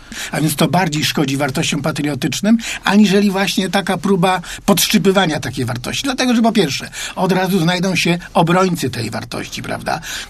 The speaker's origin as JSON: {"language": "Polish", "town": "Poznań", "region": "Greater Poland Voivodeship", "country": "Poland", "said": "Co my, poznaniacy, mamy zrobić?"}